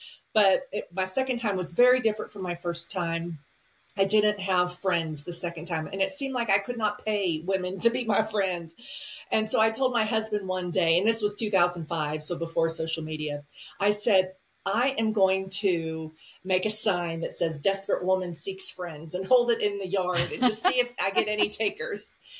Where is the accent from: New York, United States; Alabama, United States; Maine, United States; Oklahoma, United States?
Oklahoma, United States; So I grew up in Osage County, Oklahoma, on O'Neill Lane.